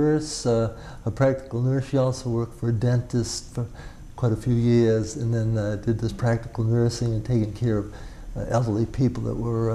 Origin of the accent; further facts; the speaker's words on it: Waltham, Massachusetts, United States; Yes, I grew right up in Waltham all my life. And then I came to Wayland in 1968, actually, to work for the town of Wayland.